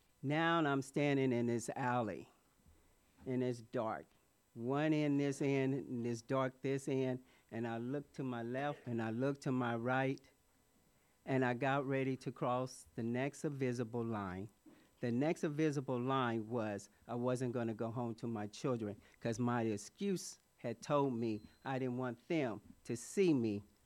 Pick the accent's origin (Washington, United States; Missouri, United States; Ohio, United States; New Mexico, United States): Missouri, United States; Kansas City; You know, I'm not from San Diego. I'm from Kansas City, Missouri.